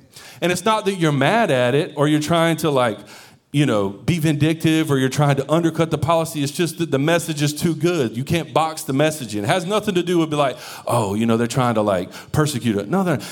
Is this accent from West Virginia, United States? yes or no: no; Stepney, Connecticut, United States; I grew up in Stepney. I grew up in this little town. Beautiful. Loved it.